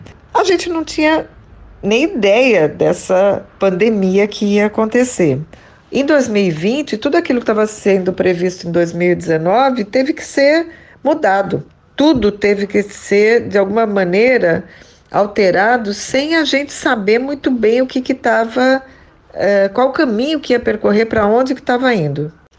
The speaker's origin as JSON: {"language": "Portuguese", "region": "São Paulo", "country": "Brazil", "moved": "yes", "said": "Eu sou paulista, paulistana, e cheguei aqui em 94, 30 anos que eu já estou aqui."}